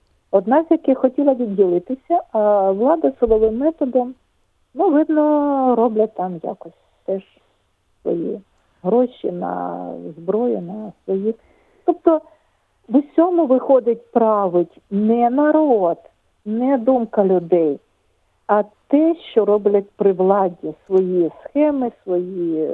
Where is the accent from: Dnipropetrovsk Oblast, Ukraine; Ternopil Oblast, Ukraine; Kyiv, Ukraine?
Kyiv, Ukraine; Я сама з Києва.